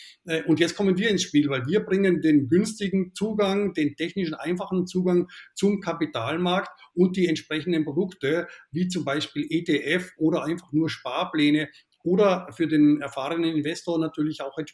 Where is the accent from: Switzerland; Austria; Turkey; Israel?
Austria; Carinthia; Also ich bin ein gebürtiger Kärntner und habe in Wien Wirtschaftsinformatik studiert